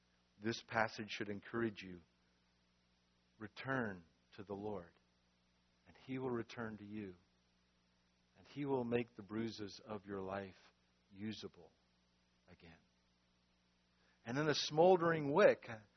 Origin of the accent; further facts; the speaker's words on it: North Carolina, United States; where we grew up in North Carolina, all over the place, right?